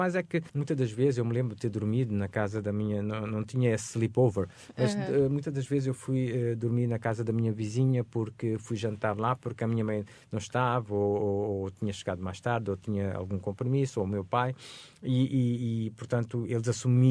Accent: Bissau, Guinea-Bissau; Sim, eu sou da Guiné-Bissau, eu nasci em Bissau, eu passei uma boa parte da minha infância em Bissau.

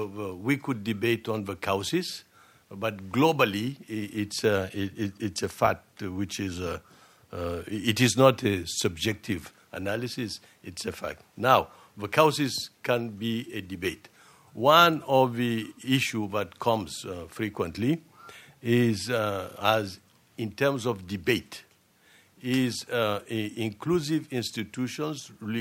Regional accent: Niger; because I'm from Niger, they hardly do infiltrate Niger.

